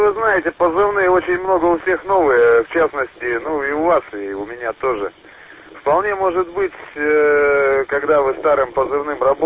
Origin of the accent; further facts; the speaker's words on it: Sakhalin Oblast, Russia; now in Krasnoyarsk Krai, Russia; я с Сахалина. Переезженец в Красноярский край. И я 20 с лишним лет работал с сахалинским позывным через дробь отсюда.